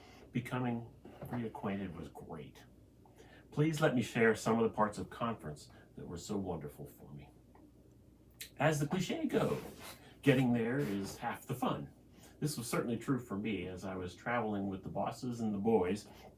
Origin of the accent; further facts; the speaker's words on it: Harrisburg, United States; my earlier years growing up in Harrisburg.